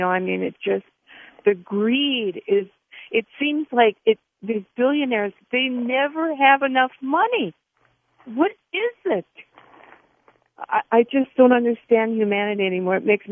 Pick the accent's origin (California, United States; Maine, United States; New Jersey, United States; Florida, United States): California, United States; moved away; I'm a senior citizen, and I grew up in California and moved to Wisconsin about 40 years ago